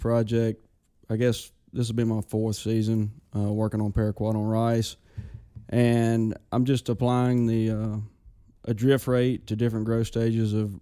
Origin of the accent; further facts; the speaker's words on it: Mississippi, United States; Well, not technically. I grew up in Lafayette County, but I went to school in New Albany.